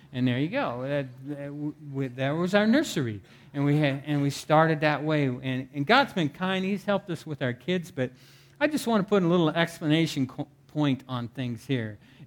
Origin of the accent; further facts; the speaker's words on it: Iowa, United States; You know, I grew up in Iowa. I grew up on a farm.